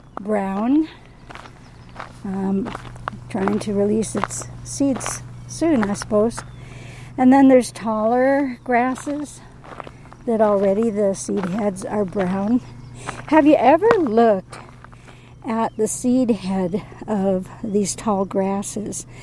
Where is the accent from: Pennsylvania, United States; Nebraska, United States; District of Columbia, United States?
Nebraska, United States; When I grew up out in Nebraska, you could always see the big storms coming because everything's so flat out there.